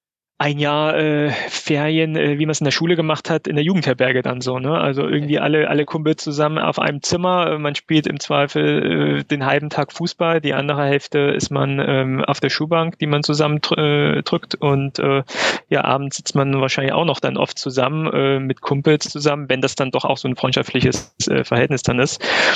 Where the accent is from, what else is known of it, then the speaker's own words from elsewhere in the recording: Plauen, Saxony, Germany; ich komme aus Plauen